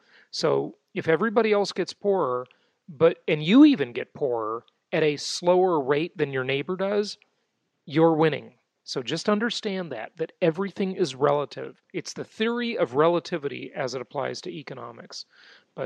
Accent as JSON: {"language": "English", "town": "Los Angeles", "region": "California", "country": "United States", "tie": "born or raised there", "said": "I mean, look at, like, you know, I grew up in West"}